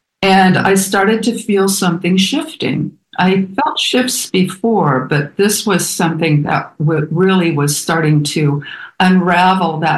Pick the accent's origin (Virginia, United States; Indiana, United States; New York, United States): Indiana, United States; Muncie; moved away as an adult; also born or lived in California; I was raised Catholic in Muncie, Indiana. And a large family, five siblings. And as I graduated Ball State University, moved out of Muncie, moved to California